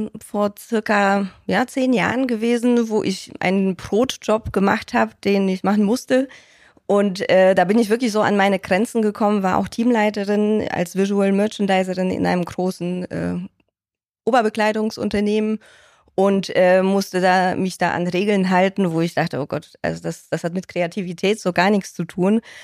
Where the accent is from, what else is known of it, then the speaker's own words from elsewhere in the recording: Upper Silesia, Poland; now in Germany; Und ich komme ja aus Oberschlesien, aus Polen.